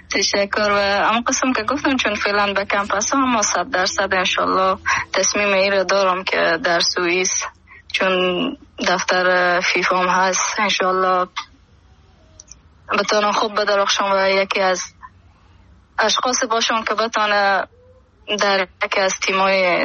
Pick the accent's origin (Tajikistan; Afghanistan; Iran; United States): Afghanistan; Herat; من از هرات باستان خانه ممون جبو زندگی میکردم اهل هرات هستم همون قسم که بجریان هستیم مردم شریف هرات بسیار مذهبی تر نسبت به دیگه ولایات و قید ترن.